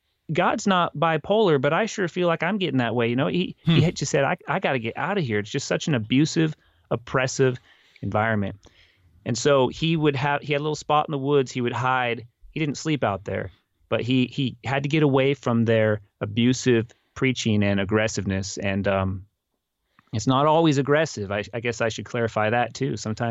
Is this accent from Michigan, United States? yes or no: no; Oregon, United States; now in Texas, United States; there's been so many people that just look at us because we are outsiders. We're from Oregon. We don't talk like them.